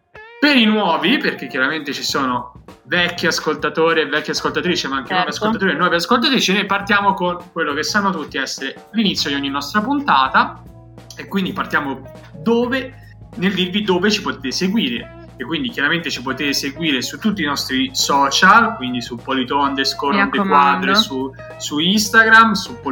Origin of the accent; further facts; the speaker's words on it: Pisa, Tuscany, Italy; now in Turin, Italy; vengo da Pisa e finalmente mi sono trasferito a Torino.